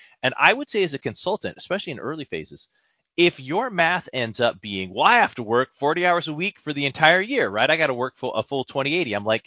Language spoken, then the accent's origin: English; California, United States; I feel like you guys are taking shots at me and being a Californian.